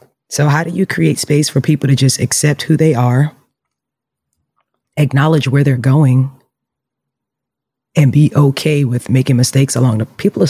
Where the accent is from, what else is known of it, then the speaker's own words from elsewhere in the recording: Queens, New York, United States; I grew up in Southside Jamaica, Queens, on a block with 17 boys.